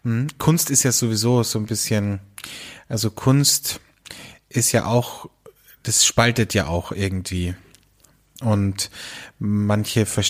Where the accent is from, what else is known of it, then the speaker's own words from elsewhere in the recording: Carinthia, Austria; Der kommt aus meinem Heimatbundesland, aus Kärnten, okay, und ist nicht so oft in Wien.